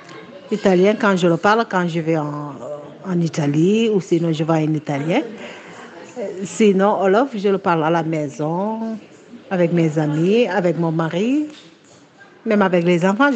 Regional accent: Marseille, Provence-Alpes-Côte d'Azur, France; born there; Je suis née à Marseille. Mon prénom est d'origine du Sénégal.

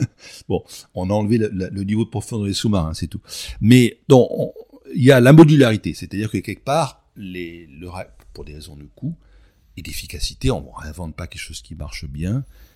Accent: Provence-Alpes-Côte d'Azur, France; comme la Provence, je suis provençal

